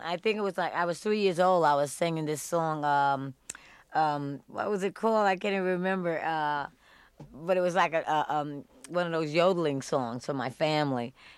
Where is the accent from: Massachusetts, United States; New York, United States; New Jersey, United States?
New York, United States; I grew up in Spanish Harlem, which was terrific because it was like every race, every color, every language. It was wonderful. My father's Irish, and my mother is black and Indian.